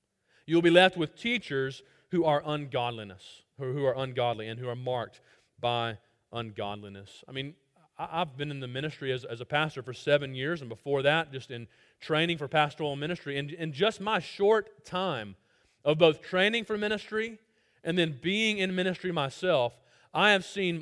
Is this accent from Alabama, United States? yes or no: yes; Birmingham, Alabama, United States; There was a pastor near where I grew up in Birmingham, Alabama, that planted a church.